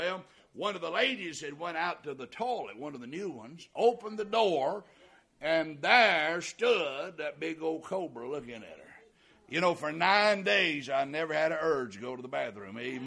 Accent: Walhalla, South Carolina, United States; And when I was raised in Walhalla, South Carolina

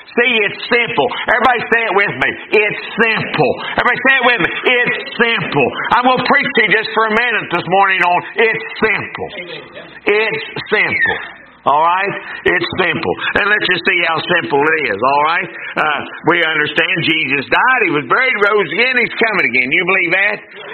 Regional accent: Winona, United States; Listen, I'm from Winona and I got that much figured out.

